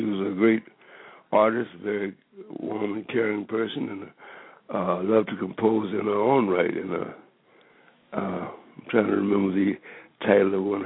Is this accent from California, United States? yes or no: no; Dallas, Texas, United States; me and my mom, used to go to concerts in my hometown, Dallas.